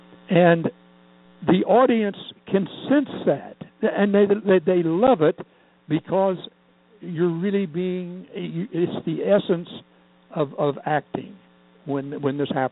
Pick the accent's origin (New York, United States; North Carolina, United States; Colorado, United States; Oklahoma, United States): Oklahoma, United States; I was going to a little one-room country school. It was called Little Beaver, and that's a school where one teacher teaches all eight grades.